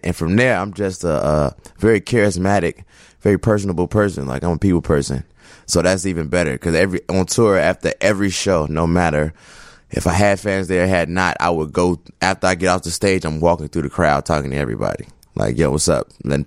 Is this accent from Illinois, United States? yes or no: yes; Chicago, Illinois, United States; I spent a little time on the road, but not as much as I spent here in Chicago. So, and especially growing up here, it's such a unique experience